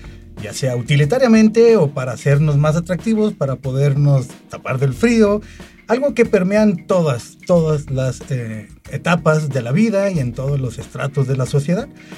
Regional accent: Guadalajara, Jalisco, Mexico; born there; tapatía, así nos dicen a los que nacimos en Guadalajara

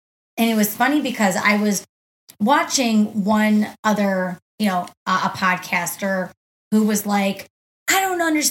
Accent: the South, United States; I'm from the South.

